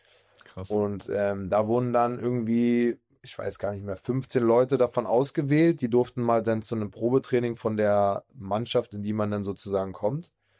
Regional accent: Potsdam, Brandenburg, Germany; Also ich habe bei uns in Potsdam, bei Turbine Potsdam angefangen zu spielen.

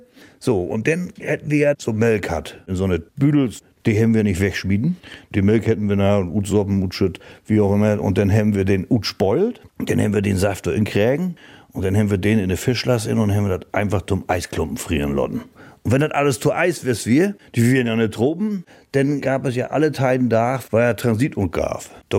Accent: East Germany, Germany; Sicherlich, wir kommen aus Deutschland, auch aus der DDR, das wir auch alles noch sehr berühmt.

